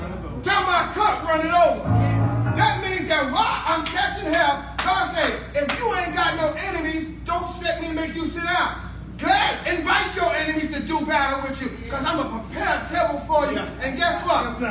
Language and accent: English; Nassau, New Providence, Bahamas; I'm from the old school, because when I grew up in Nassau, they used to tell me fairy stories, Sister Angela.